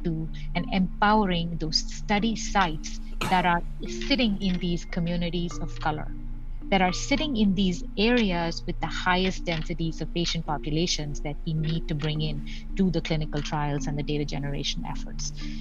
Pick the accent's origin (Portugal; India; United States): India; I come from India, my background is different.